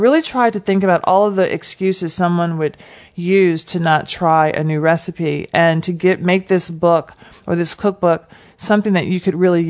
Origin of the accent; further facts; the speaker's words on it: Nashville, Tennessee, United States; you see me, I'm black and I'm from Nashville, Tennessee.